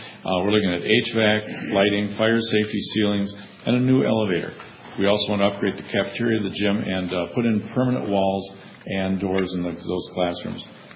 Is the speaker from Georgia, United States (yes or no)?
no; Minnesota, United States; From Minnesota, and I was in International Falls, Minnesota for 6 years.